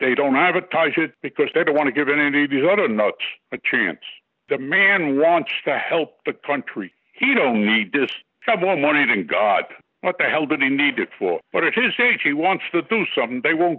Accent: United States; I'm an American, and I believe in Donald Trump

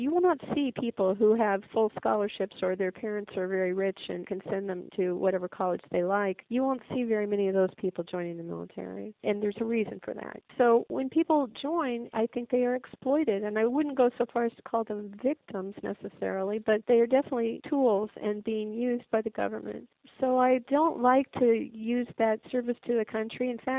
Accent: Missouri, United States; I grew up in Missouri, and one of the reasons why I joined the Navy was because I had worked for a summer at Whiteman Air Force Base

